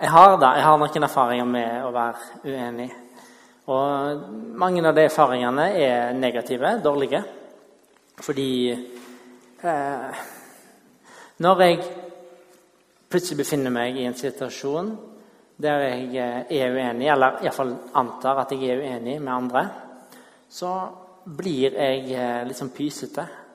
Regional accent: Western Norway, Norway; Jeg kommer fra Vestlandet

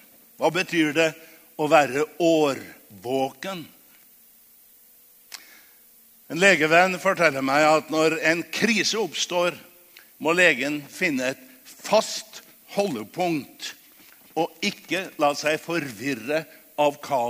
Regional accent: Trondheim, Trøndelag, Norway; Og det sier jeg som trønder og oppvokst på Rosenborg.

